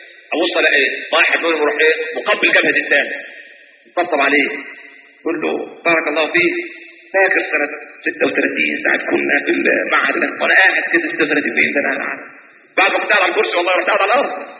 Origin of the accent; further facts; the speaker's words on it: Cairo, Cairo Governorate, Egypt; انا مصري، انا من السيدة زينب